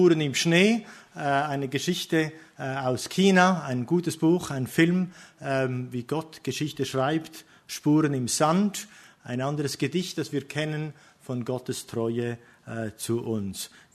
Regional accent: Switzerland; Wenn ich anfange zu sprechen, normalerweise hört man auch schnell, dass ich nicht aus Deutschland bin. Ich komme aus dem Süden, ich bin aus der Schweiz. Ich versuche Deutsch zu sprechen

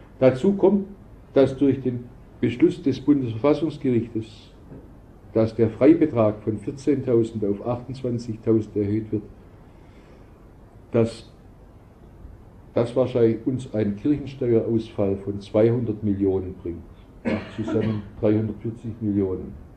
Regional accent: Stuttgart, Baden-Württemberg, Germany; In meiner Heimatgemeinde in Stuttgart, in Johannesgemeinde

